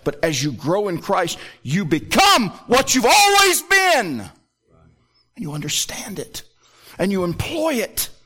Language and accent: English; Southern US, United States; Now, I know I'm a Southerner.